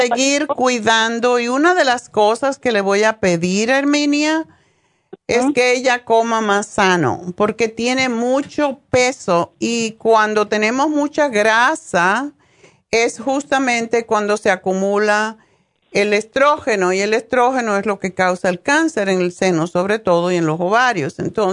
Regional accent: Cuba; en mi país, en Cuba, como estamos rodeados de agua

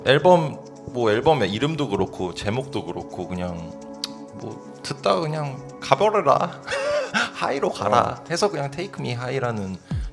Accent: South Korea; 전 대한민국 사람이니까.

